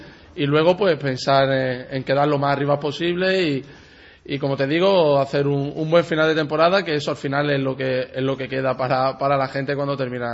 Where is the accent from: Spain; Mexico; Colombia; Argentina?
Spain; Málaga, Andalusia; como malagueño